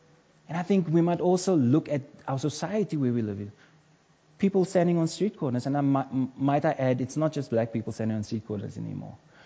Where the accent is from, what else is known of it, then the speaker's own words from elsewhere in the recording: Cape Town, Western Cape, South Africa; But we're born from the Cape Flats. Generally, we've grown up to understand that we're but statistics in this country of South Africa.